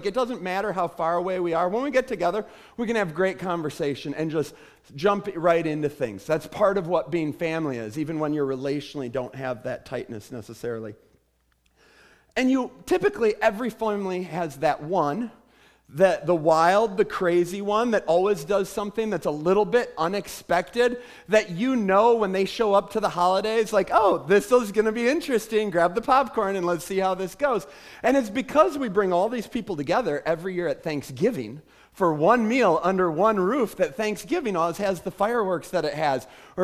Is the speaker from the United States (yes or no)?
yes; Wisconsin, United States; when I was growing up in Wisconsin, which is largely Catholic, especially in the area I was raised in, like everybody I knew, we all lived in your typical nuclear family.